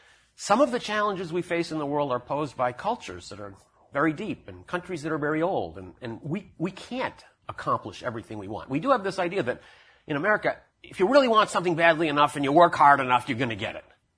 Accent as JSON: {"language": "English", "country": "United States", "said": "And I can tell you the experience, as some of you may know, of being an American in Iran is really almost unique in the world."}